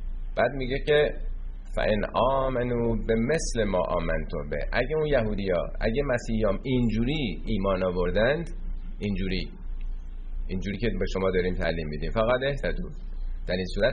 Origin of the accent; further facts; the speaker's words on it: Iran; ما ایرانی هستیم، ما فارسی زبان هستیم،